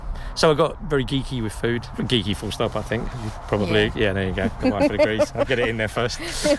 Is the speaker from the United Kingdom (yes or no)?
yes; Birmingham, West Midlands, United Kingdom; accent: Birmingham; Probably guess from my Birmingham accent.